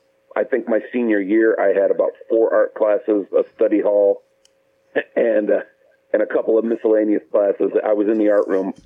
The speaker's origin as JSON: {"language": "English", "town": "Gary", "region": "Indiana", "country": "United States", "tie": "born there", "said": "I was born in Gary, Indiana. My dad was a Gary police officer for a number of years."}